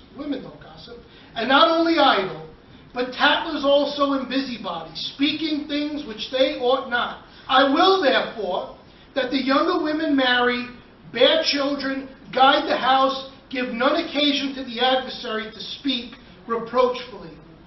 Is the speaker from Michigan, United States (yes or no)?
no; New York, United States; I was raised in New York. We give money to everybody and everything.